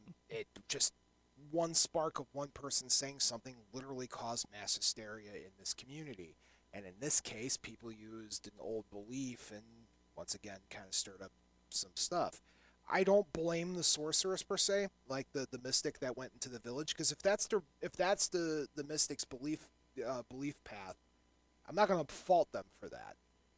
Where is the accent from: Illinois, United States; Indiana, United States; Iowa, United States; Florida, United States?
Indiana, United States; Whiting; For example, if I'm in my hometown of Whiting